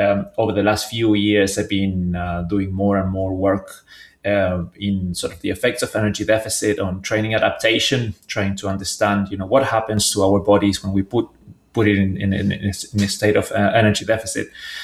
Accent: Argentina; also born or lived in Australia; So I'm originally from Argentina, trained as a biologist over there

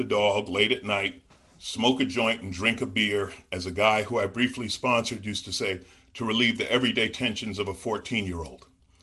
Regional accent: Queens, New York, United States; I grew up in New York. I grew up in Queens.

